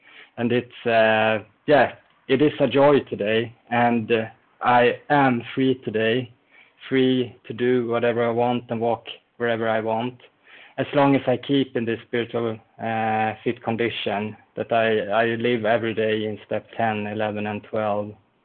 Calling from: Sweden; I'm calling from Sweden.

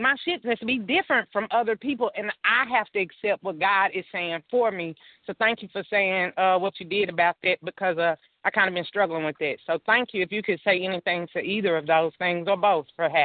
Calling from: Tennessee, United States; in Tennessee.

